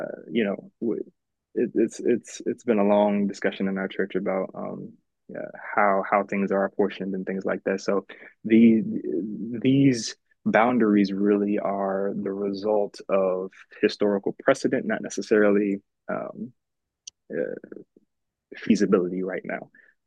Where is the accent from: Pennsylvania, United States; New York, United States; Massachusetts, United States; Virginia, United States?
Pennsylvania, United States; Philadelphia; So my hometown, Philadelphia, and much of eastern Pennsylvania is grouped into the Philadelphia Annual Conference